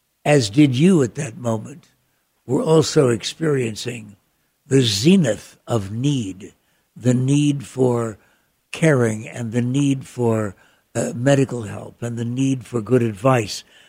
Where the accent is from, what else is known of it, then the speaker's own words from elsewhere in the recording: Ireland; I'm an Irishman, so there's a certain DNA optimism that exists.